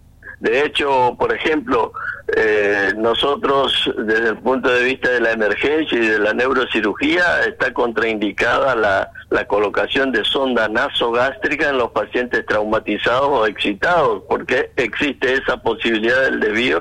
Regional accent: Argentina; como todo argentino

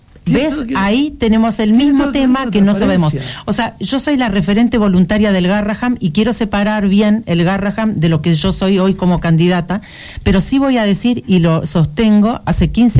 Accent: Tierra del Fuego, Argentina; somos fueguinos

